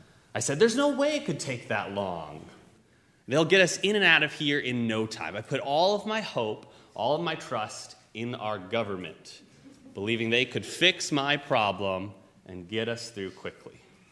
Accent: Atlanta, Georgia, United States; now in Charlotte, United States; We're actually originally from Atlanta, Georgia. And this is the first time that we've ever moved out of state into a new state. We've lived in Georgia our whole lives.

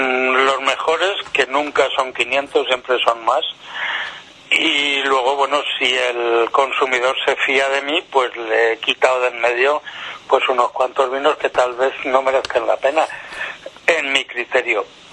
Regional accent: Madrid, Community of Madrid, Spain; yo soy periodista, soy de Madrid, tengo ya una trayectoria de casi 40 años en el mundo del vino.

